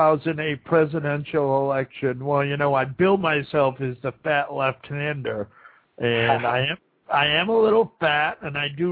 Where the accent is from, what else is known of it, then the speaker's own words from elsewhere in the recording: Buffalo, New York, United States; I was born and raised in Buffalo, so anything that happens in New York, that's where the buff net comes from, actually.